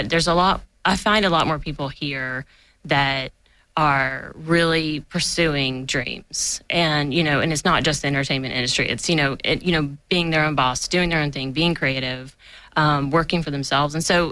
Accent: Dallas, Texas, United States; I grew up in Dallas and, you know, it's a great city

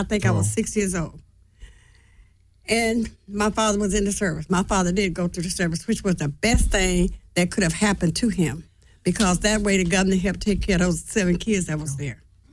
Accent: Shreveport, Louisiana, United States; Well, I can go way back in Shreveport, Louisiana.

